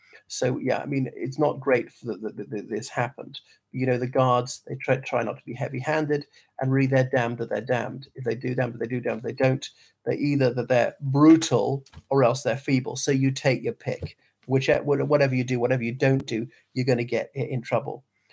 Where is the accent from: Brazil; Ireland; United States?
Ireland; But I'm obviously Irish people, we've emigrated in huge numbers.